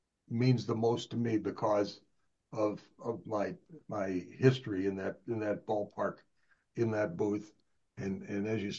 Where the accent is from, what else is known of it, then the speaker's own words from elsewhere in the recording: St. Louis, Missouri, United States; but they just figured I'm from St. Louis, they can throw something out there and people would believe it.